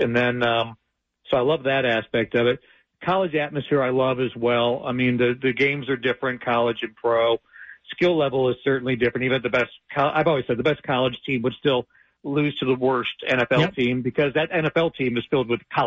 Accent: Ohio, United States; And I mentioned I'm from Ohio.

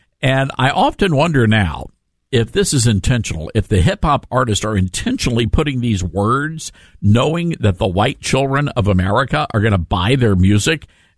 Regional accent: the South, United States; or I'm from the South, so if you had a good redneck joke, it was funny.

